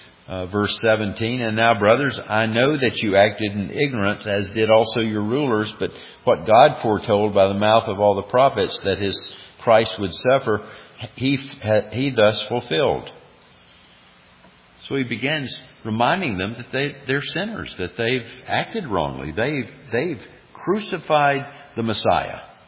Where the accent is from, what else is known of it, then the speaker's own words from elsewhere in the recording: Alabama, United States; you know, I grew up in Northeast Alabama